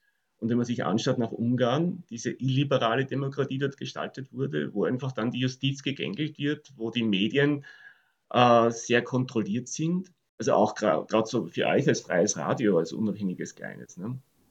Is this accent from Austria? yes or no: yes; Austria; also da haben wir als Österreicher enorme Summen aufgewendet